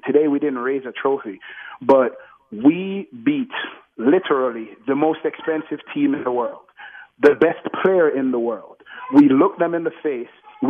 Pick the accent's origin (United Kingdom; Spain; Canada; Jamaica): Jamaica; now in Houston, United States; I'm a Jamaican, born and raised in Jamaica, moved to Houston in 1997